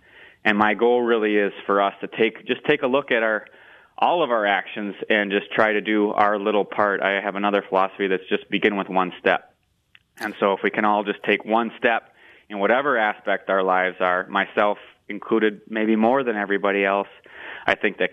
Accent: Wisconsin, United States; You know, I'm from Wisconsin. We've got Timbs Hill, the highest point, which is, I don't know, 1,300 feet or something like that.

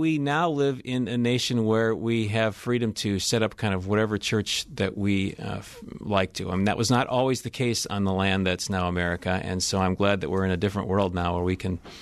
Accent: Cedarburg, Wisconsin, United States; also born or lived in Idaho; I grew up in Wisconsin in Cedarburg, and then I got this job in Idaho.

